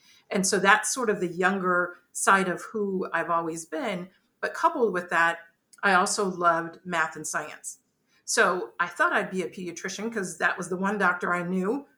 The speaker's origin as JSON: {"language": "English", "town": "Dania", "region": "Florida", "country": "United States", "tie": "born or raised there", "said": "I was born in Hollywood, Florida, but our home was in Dania, Florida. Actually, my mom is still there. And so it's right outside of Fort Lauderdale."}